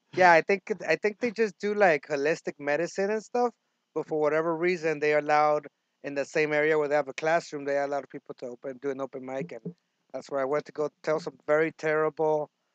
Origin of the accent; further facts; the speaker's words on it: San Diego, California, United States; also born or lived in Tijuana, Mexico; I'm from San Diego, California, born in Tijuana. I am bilingual. I was raised here in the United States of America in the city of San Diego.